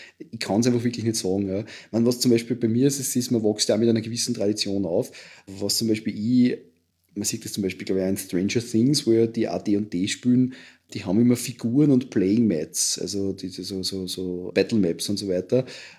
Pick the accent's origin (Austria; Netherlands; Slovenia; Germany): Austria; bei uns in Österreich